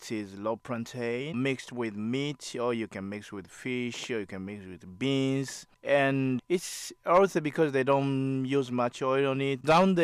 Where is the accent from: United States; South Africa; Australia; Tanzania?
Tanzania; Bukoba, Kagera; I'm from Bukoba.